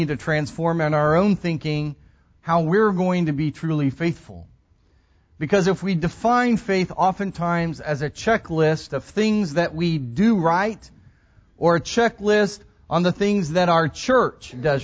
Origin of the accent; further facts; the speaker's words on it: San Antonio, Texas, United States; When I grew up in San Antonio, my mother worked at Southwestern Bell.